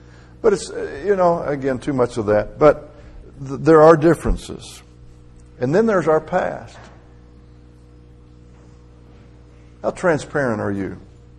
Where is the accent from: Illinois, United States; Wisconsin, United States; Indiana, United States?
Indiana, United States; now in Alabama, United States; I grew up in Indiana. And Purdue and Indiana, that was a rivalry in basketball.